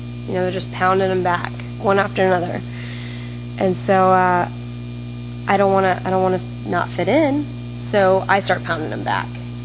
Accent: United States; But I grew up in Polk County. Polk County, whoop whoop.

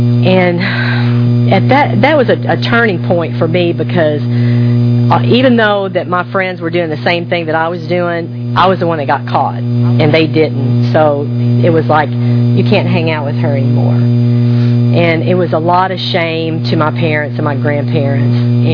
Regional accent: United States; I grew up on the Mississippi River, and, you know, I learned to water ski in that river.

